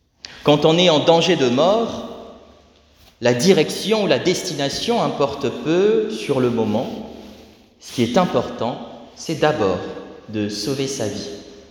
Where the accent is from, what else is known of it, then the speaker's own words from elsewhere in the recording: DR Congo; Et quand on est originaire du Congo Kinshasa, comme moi, on aura tendance à dire par à toi.